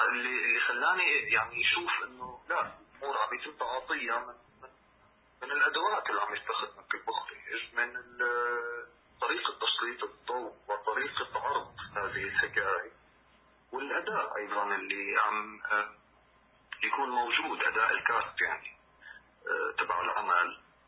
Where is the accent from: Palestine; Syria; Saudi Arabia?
Syria; بس بالنسبة لنا كسوريين ممكن تكون إنه هي شيء مغري أو تسهيل